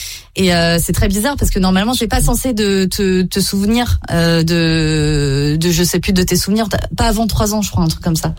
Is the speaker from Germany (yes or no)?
no; Saint-Nazaire, Pays de la Loire, France; quand je dis que je viens de Saint-Nazaire, on me dit souvent, oh, ma pauvre. Alors que pas du tout, c'est trop cool. J'ai grandi au bord de la mer